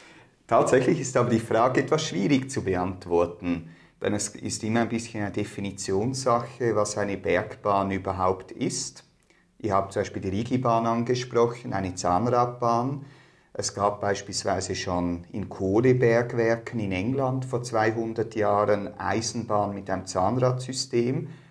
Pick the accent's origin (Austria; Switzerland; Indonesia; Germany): Switzerland; Wo wir uns Schweizer doch so Mühe geben, ein gepflegtes Schriftdeutsch zu sprechen.